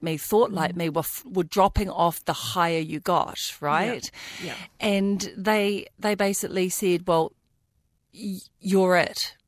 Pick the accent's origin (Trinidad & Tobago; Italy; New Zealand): New Zealand; born there; I was born in New Zealand.